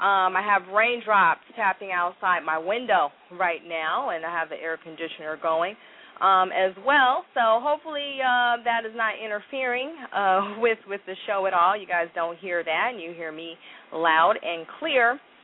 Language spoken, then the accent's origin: English; Kansas City, Missouri, United States; I'm from Kansas City. Yeah, I'm from Kansas City, which is another Midwestern city, where it gets really, really hot.